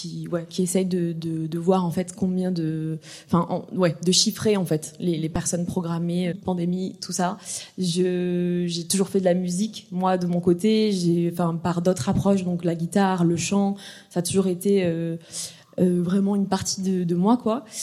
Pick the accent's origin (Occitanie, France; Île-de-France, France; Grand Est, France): Occitanie, France; Toulouse; Moi, j'ai grandi, je suis née à Toulouse, et j'ai grandi donc dans cette ville